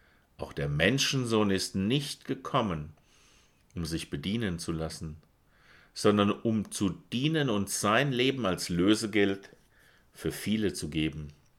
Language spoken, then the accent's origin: German; Germany; Und wir als Deutsche sowieso, naja, Land, Dichter und Denker und Weltmeister, Technik und alles, was wir haben.